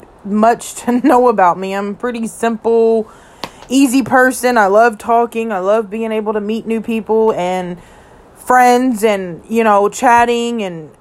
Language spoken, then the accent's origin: English; Kentucky, United States; A little bit about me. … from Kentucky. I will be 32 in July.